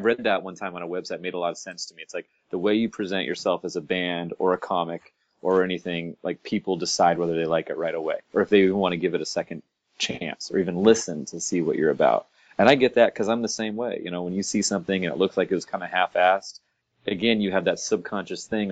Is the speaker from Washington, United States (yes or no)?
yes; Seattle, Washington, United States; Well, I grew up in Seattle when I was, you know, when I got my first guitar, it was like the perfect time of the grunge thing